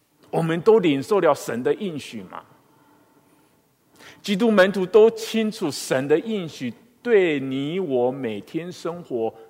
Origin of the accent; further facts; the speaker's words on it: China; 我想我们中国人比较容易懂那种落叶归根的那种观念